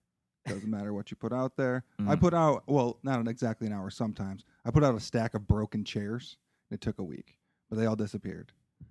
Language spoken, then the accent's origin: English; Rockford, Michigan, United States; I grew up in Rockford, Michigan, and we had this little skate park that the city granted us